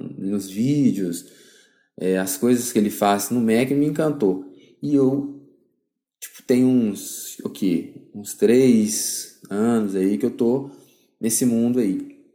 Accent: Belo Horizonte, Minas Gerais, Brazil; Sou de Belo Horizonte, Minas Gerais.

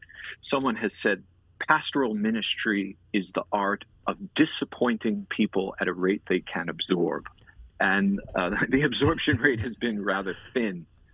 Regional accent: Long Island, New York, United States; I was raised in Long Island, New York, Roman Catholic

